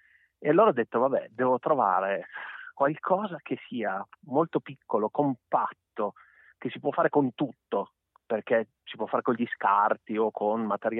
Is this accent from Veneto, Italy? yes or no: no; Parma, Emilia-Romagna, Italy; born there; also born or lived in Turin; ma sono tornato da Torino a vivere a Parma, dove vivo adesso. Io sono nato a Parma, ma ho vissuto 10 anni a Torino.